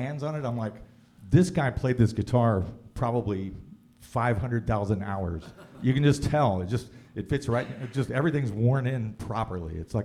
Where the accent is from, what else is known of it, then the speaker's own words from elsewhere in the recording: Columbia, Missouri, United States; From an early age, I grew up in Columbia, Missouri, and this was in the 1980s.